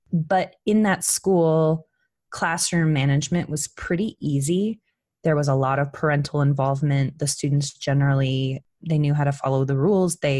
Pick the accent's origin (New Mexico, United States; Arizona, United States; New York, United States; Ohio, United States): Arizona, United States; Phoenix; also born or lived in Minneapolis, Minnesota; Oh, I grew up originally in Minnesota, in suburb of Minneapolis. I only lived there during my very young years. I lived most of my life in Phoenix, Arizona